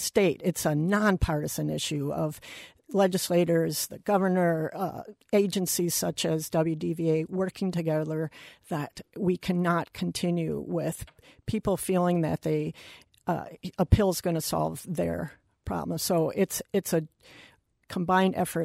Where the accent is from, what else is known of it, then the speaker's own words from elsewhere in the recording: Wisconsin, United States; I grew up in Wisconsin and I chose to come back to Wisconsin.